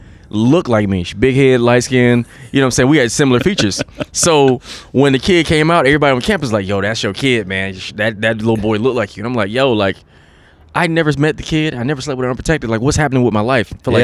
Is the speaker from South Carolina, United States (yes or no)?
yes; South Carolina, United States; born there; I'm from South Carolina. I was born in South Carolina